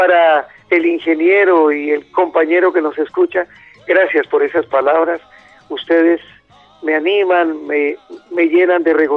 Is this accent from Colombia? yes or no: yes; Colombia; Hablemos de nuestro Nariño, de nuestro Cauca, somos andinos